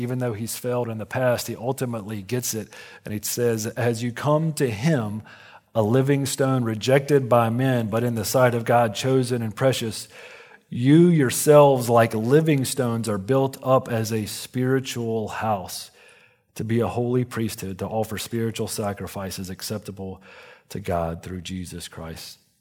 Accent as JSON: {"language": "English", "region": "North Carolina", "country": "United States", "tie": "born or raised there", "said": "But if you walk around the campus of a little college near my hometown called Lees McRae"}